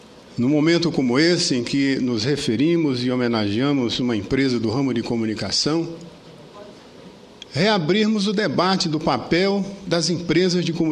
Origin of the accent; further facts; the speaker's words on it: Acre, Brazil; Primeiro porque ela foi fundada na minha terra, no Acre, uma coisa inédita no país.